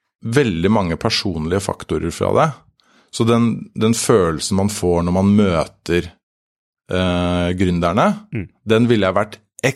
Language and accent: Norwegian; Drøbak, Akershus, Norway; Jeg kommer fra Drøbak, der har vi nå en svømmehall